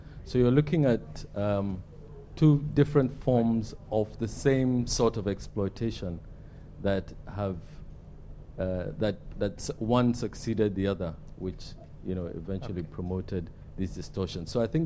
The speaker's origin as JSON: {"language": "English", "country": "Nigeria", "said": "I'm from Nigeria."}